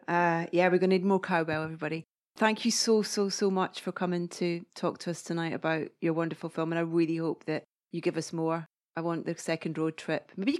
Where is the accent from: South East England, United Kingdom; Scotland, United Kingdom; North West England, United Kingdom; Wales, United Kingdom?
Scotland, United Kingdom; I'm Scottish